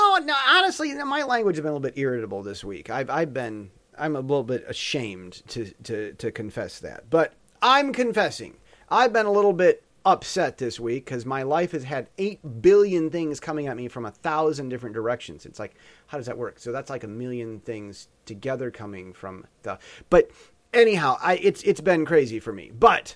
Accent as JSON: {"language": "English", "country": "United States", "moved": "yes", "lives_now": "Taiwan", "said": "I'm American. I know what works in America. I know American culture. I'm over here in Taiwan."}